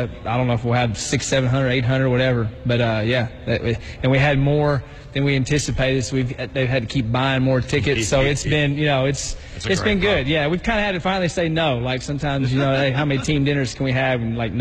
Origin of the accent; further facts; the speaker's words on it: Scottsburg, Indiana, United States; I'm not from there. I'm from Scottsburg, Indiana